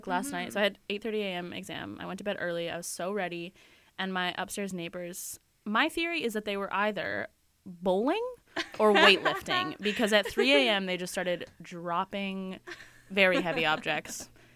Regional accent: British Columbia, Canada; So I grew up on Vancouver Island in Coast Salish territory, but my family is obviously from Edmonton. So I'm, like, raised BC gal

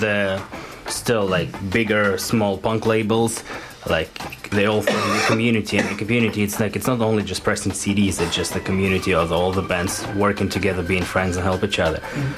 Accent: Russia; born there; English is a second language; I was born in Russia

